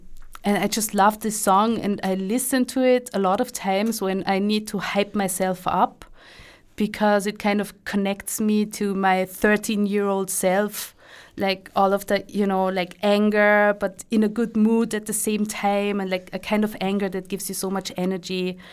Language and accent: English; Lower Austria, Austria; I grew up outside of Vienna, and I spent my teenage years, you know, in the city.